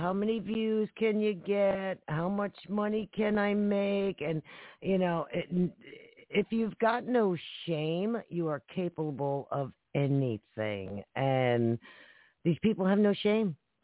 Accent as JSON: {"language": "English", "country": "United States", "said": "I vote Democratic, but I'm American. I care about the country."}